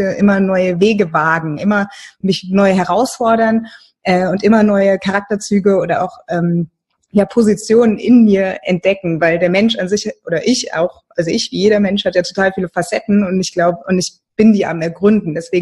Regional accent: Mainz, Rhineland-Palatinate, Germany; weil ich komme aus Mainz, da hat man irgendwie Karnevals- oder Faschingssachen

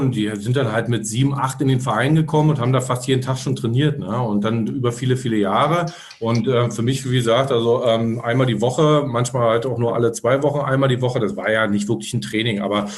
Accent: East Berlin, Berlin, Germany; wir kommen aus Ostberlin. Ich bin in Ostberlin 1977, boah, schon lange her, aber ist so immer so, geboren

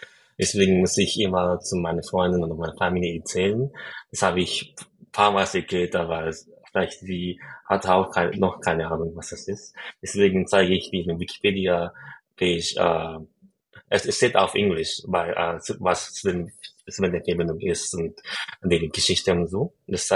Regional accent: Japan; German is a second language; es gibt viele Gelegenheit, dass ich als Japaner so ein bisschen zurückhalten nehmen muss

